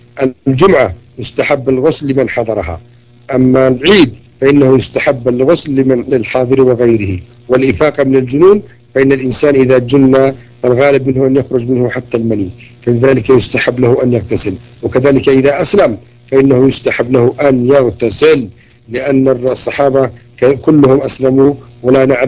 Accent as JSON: {"language": "Arabic", "country": "Yemen", "said": "عندنا في اليمن قلت لكم كثير من الحمامات"}